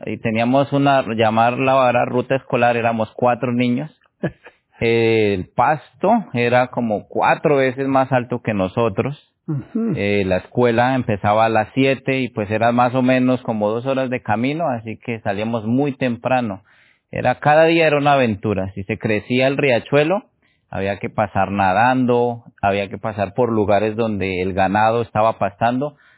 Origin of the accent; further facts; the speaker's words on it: Tunja, Boyacá, Colombia; born there; Nací en Tunja. Es un municipio del departamento de Boyacá, en Colombia, para ubicarnos un poquito más o menos 3 horas de Bogotá, la capital de Colombia, tierra muy fría.